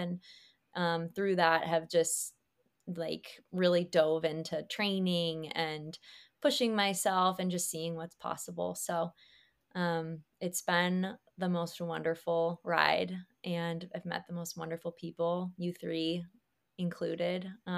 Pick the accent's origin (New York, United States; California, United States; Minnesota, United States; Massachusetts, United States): Minnesota, United States; moved away as an adult; now in Portland, United States; I am originally from Minnesota. I ran track and cross country there and got pretty burnt out from Division I athletics and moved out to Portland, Oregon, where I have been in school for the past 10 years